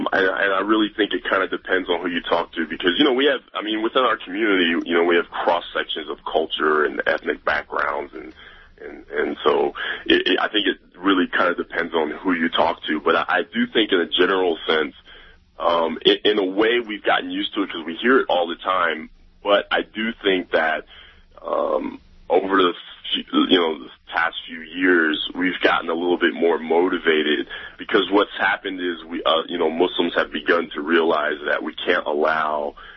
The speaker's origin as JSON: {"language": "English", "country": "United States", "said": "I mean, I'm African American myself, so I've felt that from a personal sense."}